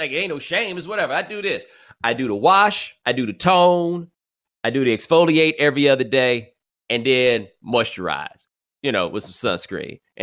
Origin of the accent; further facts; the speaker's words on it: Texas, United States; maybe part of that is because I'm from Texas